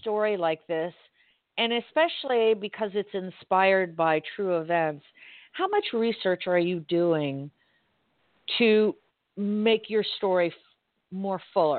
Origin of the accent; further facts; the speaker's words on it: Miami, Florida, United States; I'm from Miami originally